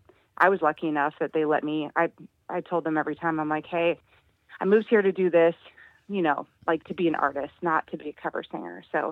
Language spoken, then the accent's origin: English; Oregon, United States; I wrote this song a while back with another fellow Oregon songwriter. I'm from Oregon originally.